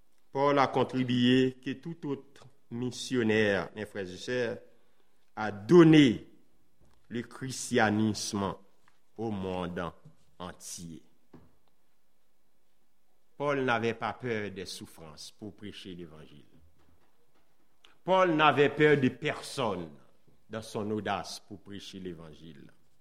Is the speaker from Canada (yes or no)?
no; Haiti; Moi, je suis haïtien. Ce qui se passe aujourd'hui chez moi, c'est difficile.